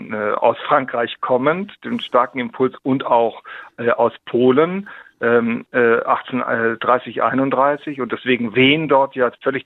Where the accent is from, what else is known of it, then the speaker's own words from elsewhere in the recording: Heidelberg, Baden-Württemberg, Germany; Ja, das berührt mich als Heidelberger natürlich besonders.